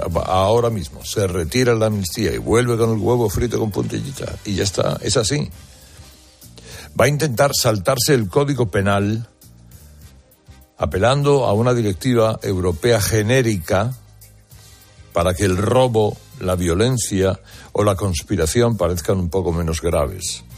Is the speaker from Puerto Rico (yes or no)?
no; Spain